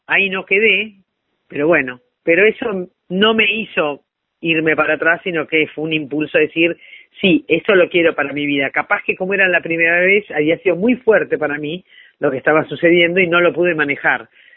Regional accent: Buenos Aires, Argentina; No, soy de Capital

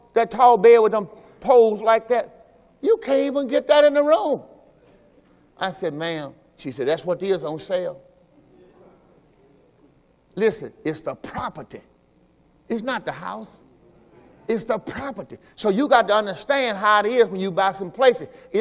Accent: Mississippi, United States; I'm from Mississippi. We had 3-bedroom in the whole house. Walk out the back, that hog pen, everything.

